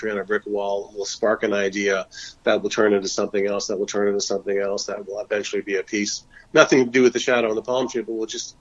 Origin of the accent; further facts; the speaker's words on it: Fort Myers, Florida, United States; also born or lived in Sanibel Island; I think it's mainly the places I grew up in South Florida, Fort Myers and Sanibel Island.